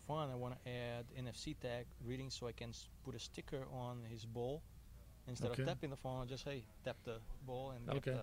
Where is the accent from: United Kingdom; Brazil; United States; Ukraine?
Brazil; English is a second language